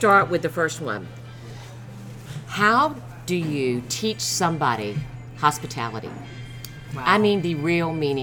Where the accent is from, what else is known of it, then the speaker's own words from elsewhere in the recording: the South, United States; Because I grew up in the South, too, and that didn't fall on me.